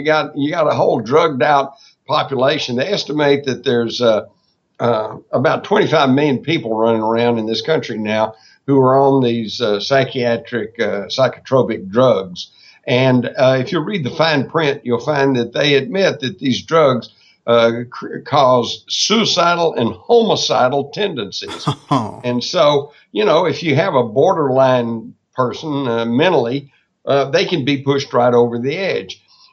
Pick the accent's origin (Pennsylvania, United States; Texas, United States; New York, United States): Texas, United States; I grew up in Texas, and back in the 40s and 50s, and everybody had guns, and we even took guns to school on occasion.